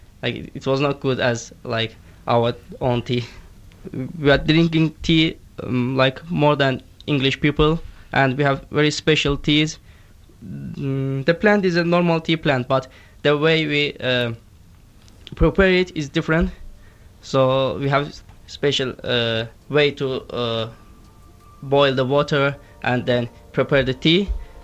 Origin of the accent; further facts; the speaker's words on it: Baku, Azerbaijan; English is a second language; moved away as an adult; now in Manchester, United Kingdom; I'm from Azerbaijan, Baku. I am here for studying